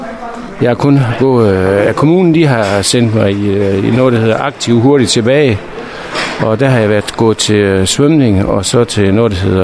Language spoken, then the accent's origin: Danish; Aalborg, North Denmark Region, Denmark; Jeg bruger bassin meget, da jeg kommer fra Aalborg.